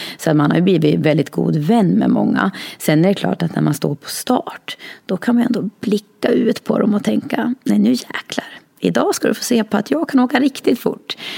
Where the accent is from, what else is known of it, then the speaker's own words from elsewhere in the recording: Norberg, Västmanland County, Sweden; när man spelar fotboll bara hemma i Norberg